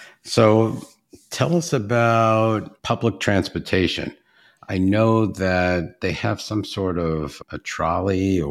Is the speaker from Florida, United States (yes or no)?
no; Brooklyn, New York, United States; now in Phoenix, United States; So I grew up in Brooklyn, New York.